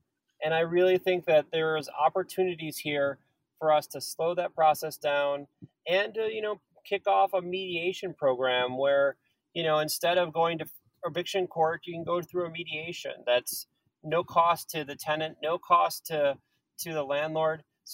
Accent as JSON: {"language": "English", "region": "Wisconsin", "country": "United States", "tie": "born or raised there", "said": "So I grew up in Wisconsin. I went to high school here. I went to college here, but I grew up in Wisconsin."}